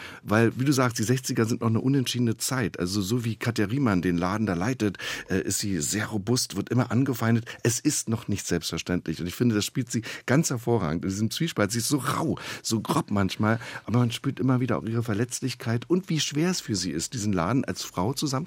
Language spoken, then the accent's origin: German; East Germany, Germany; Und was ich besonders bemerkenswert finde, natürlich als Ossi